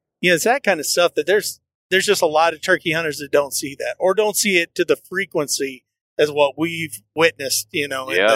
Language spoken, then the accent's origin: English; Indiana, United States; I'm from Indiana, you know, our hunting's okay.